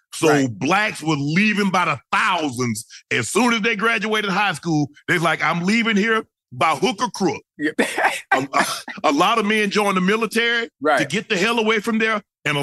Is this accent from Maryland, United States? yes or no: no; Chicago, Illinois, United States; born there; but I was born in Chicago.